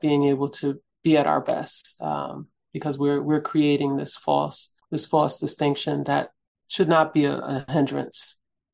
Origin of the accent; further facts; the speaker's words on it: New Haven, Connecticut, United States; Her poetry and books were some of the first that I read as a young girl growing up in New Haven.